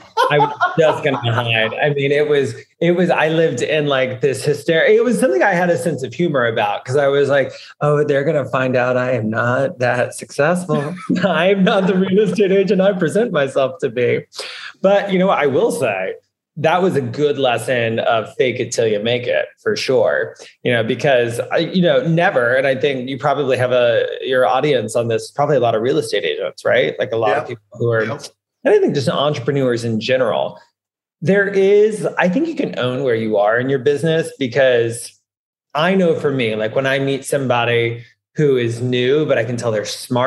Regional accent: the South, United States; now in New York, United States; You know, I'm from the South and wanted to get out of the South, and, you know, was not a place of happiness or comfort for me.

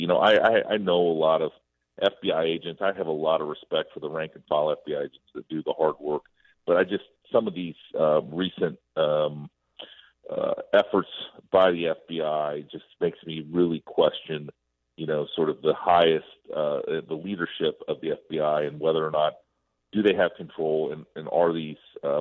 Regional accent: Iowa, United States; have gone to my home state senator of Chuck Grassley

